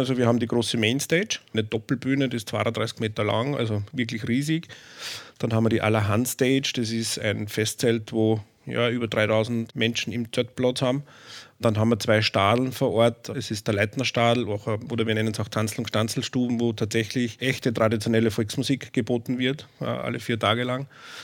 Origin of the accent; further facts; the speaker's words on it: St. Martin im Innkreis, Upper Austria, Austria; Ich komme aus St. Martin im Innkreis.